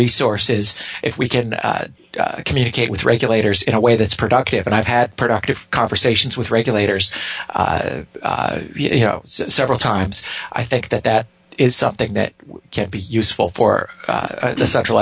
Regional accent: United States; I'm an American, but I spent half of my year traveling outside this country.

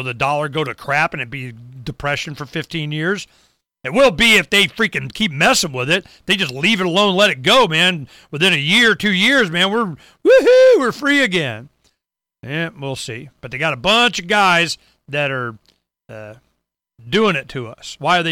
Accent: Florida, United States; now in Arizona, United States; Now, even Florida. I'm from Florida. And I tell you, there are more boats here in Arizona because it's hot.

